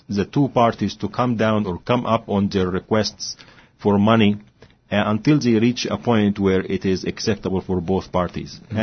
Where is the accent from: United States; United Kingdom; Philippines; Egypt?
Egypt; Cairo, Cairo Governorate; And I think that's what I saw growing up in Cairo especially